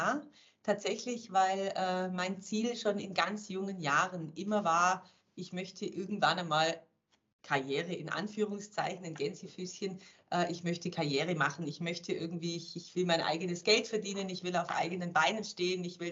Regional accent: Germany; als Deutscher ist man in der Schweiz, wird man nicht immer direkt gerade zunächst mit offenen Armen empfangen

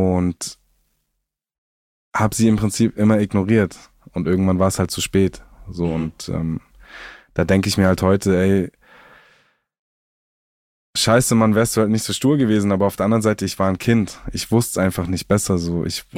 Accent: Southern Germany, Germany; Musst dir vorstellen, bei uns in Süddeutschland, da gehen am Wochenende immer die übelsten Raves im Wald.

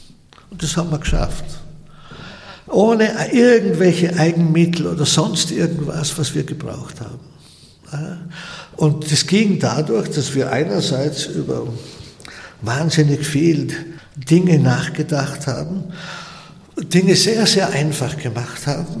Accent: Vorarlberg, Austria; In der Gegend, wo ich aufgewachsen bin, gab es den Beruf natürlich nicht, gab es ja überhaupt keine Architekten. Während des Studiums, während der Zeit, gab es in Vorarlberg genau 36 Architekturbüros.

